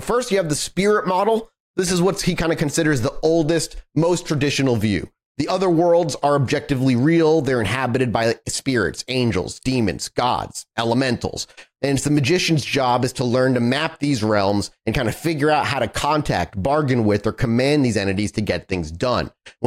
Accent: New England, United States; now in Texas, United States; Texas summer, I'm not built for it. I'm from New England.

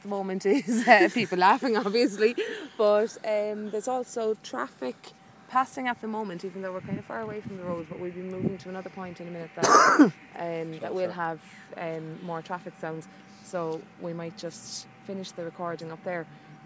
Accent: Cork, Munster, Ireland; So as I say … from Cork on Audio Boo

